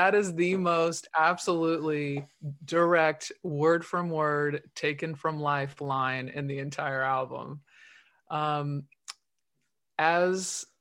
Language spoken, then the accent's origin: English; Los Angeles, California, United States; also born or lived in Visalia; but they had just moved to Central California, which is where we were all from originally. We moved to LA from Visalia when I was like 5.